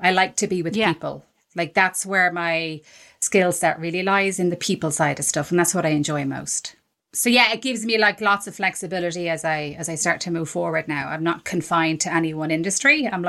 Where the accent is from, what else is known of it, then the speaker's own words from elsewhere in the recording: Ireland; as I said, I'm Irish. So there's an Irish female thing about me that's like, it's Catholic Ireland.